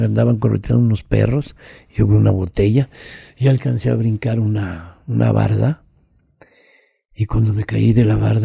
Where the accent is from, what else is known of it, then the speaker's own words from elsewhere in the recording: Mexico; Nosotros somos los mexicanos los más chingones del mundo.